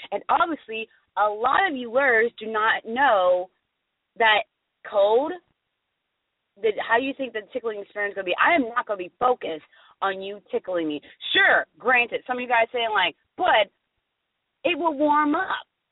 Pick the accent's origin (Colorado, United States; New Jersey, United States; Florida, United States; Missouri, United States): Florida, United States; I live in the South. If I wanted to be cold, I live up north. I'm just saying. I'm from Florida for a reason. And my dad's from the island, so I got warm blood all running all through these veins.